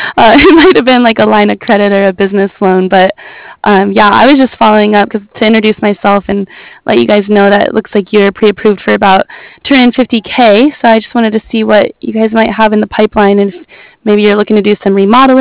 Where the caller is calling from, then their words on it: San Diego, California, United States; It's San Diego.